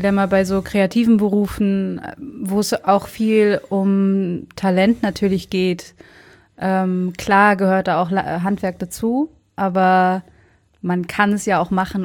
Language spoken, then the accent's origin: German; Mönchengladbach, North Rhine-Westphalia, Germany; moved away as an adult; Wir sind beide in Mönchengladbach aufgewachsen. Ich habe nach dem Abi die Flucht ergriffen.